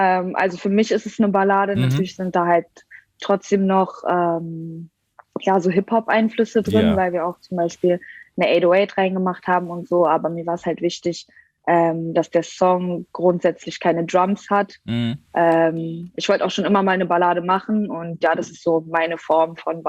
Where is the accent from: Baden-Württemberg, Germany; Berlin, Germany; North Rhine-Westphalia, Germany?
Berlin, Germany; Ja, also ich bin aus Berlin. Ich bin mit drei hergezogen, also Okay. Ich bezeichne mich selbst als Berlinerin, ja.